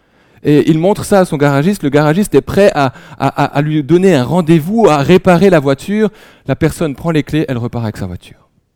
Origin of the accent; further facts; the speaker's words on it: Grand Est, France; also born or lived in Switzerland; je suis franco-suisse de naissance, ma maman étant aussi suisse, mais j'ai grandi en Alsace.